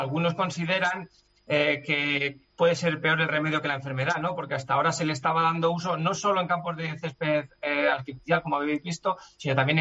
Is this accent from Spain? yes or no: yes; Spain; Soy de España y siempre he sido de España